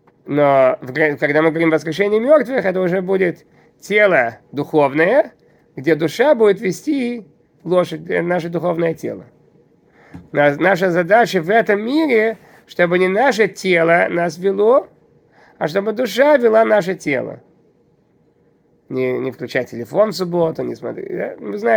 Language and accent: Russian; Kyiv, Ukraine; also born or lived in Chernivtsi; Ну, я из Киева. Я крышу крыши. Родился в Черновцах.